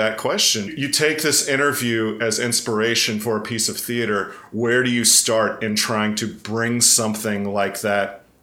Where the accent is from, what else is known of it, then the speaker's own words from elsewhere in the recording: Tennessee, United States; Anyway, I grew up in East Tennessee, and there was, in the early 90s, maybe, it was pre-internet, so I can't look it up.